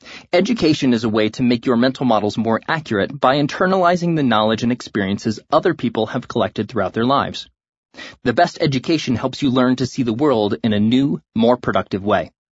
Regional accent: New London, Ohio, United States; I grew up in New London, a small farm town in northern Ohio, where the major industries are agriculture and light manufacturing.

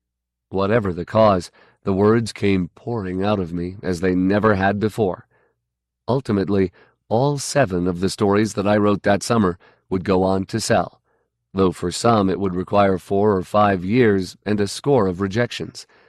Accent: Bayonne, New Jersey, United States; I did get an offer of sorts from my hometown paper, the Bayonne Times, but it was withdrawn when I asked about salary and benefits.

